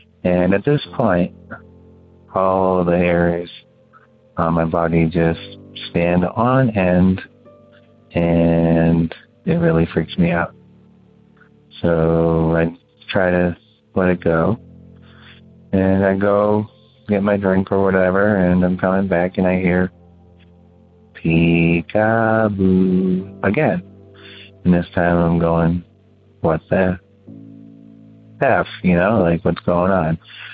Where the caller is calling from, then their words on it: Massachusetts, United States; So, anyway … I'm calling from New York, originally from Massachusetts, but the story took place in Houston, Texas